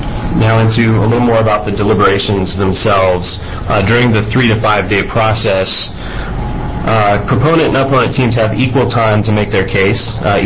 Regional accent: Salem, Oregon, United States; now in Portland, United States; I live in Portland, Oregon, and I was born and raised in Salem.

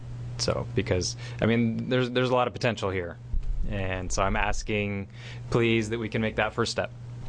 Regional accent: Colorado, United States; moved away as an adult; now in Portland, United States; I'm originally from Colorado, and I moved here to Portland about 5 years ago.

